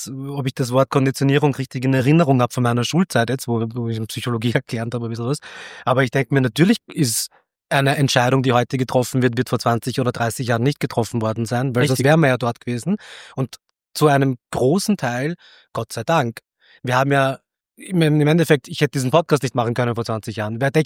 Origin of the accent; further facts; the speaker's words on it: Vienna, Austria; ich bin halt in Simmering aufgewachsen